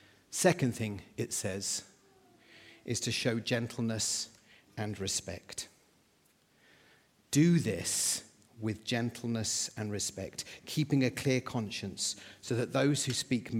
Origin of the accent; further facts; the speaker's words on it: England, United Kingdom; Actually, we got more opposition for being English at that time than for being Christians.